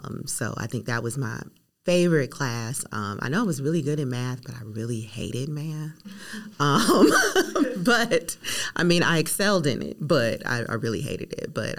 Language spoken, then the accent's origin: English; Mount Clemens, Michigan, United States; also born or lived in Cleveland, Ohio; now in Atlanta, United States; I was born in Cleveland, Ohio, but moved to Michigan when I was about 7 years old, and I graduated from Mount Clemens High School in 1998.